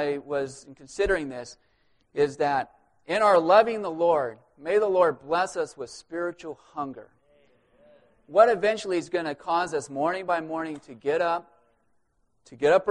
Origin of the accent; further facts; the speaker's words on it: Fort Collins, Colorado, United States; For the saints who don't know … I'm from Fort Collins, Colorado.